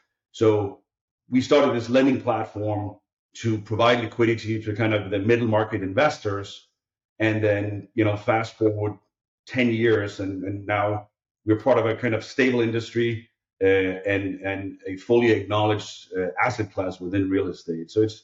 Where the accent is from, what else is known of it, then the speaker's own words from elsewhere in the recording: Denmark; now in United States; So actually, I was born in Denmark, and I grew up there, and I moved to the U.S. in 2000.